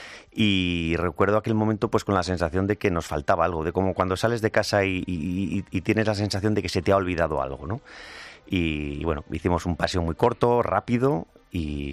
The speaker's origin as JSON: {"language": "Spanish", "town": "San Sebastián", "region": "Basque Country", "country": "Spain", "said": "Soy donostiarra, soy un pichón guipuzcoano de estos que van pidiendo perdón"}